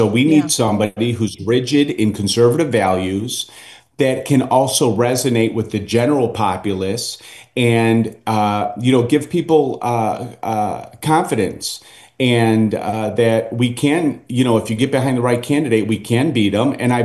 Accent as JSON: {"language": "English", "town": "Cicero", "region": "Illinois", "country": "United States", "tie": "born or raised there", "said": "So essentially, I grew up in Cicero, Illinois, which is a very difficult place to grow up."}